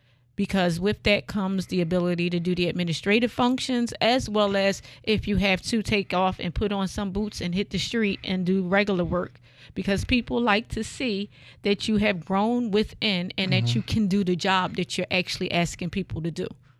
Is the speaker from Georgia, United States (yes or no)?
no; Oakland, California, United States; My hometown.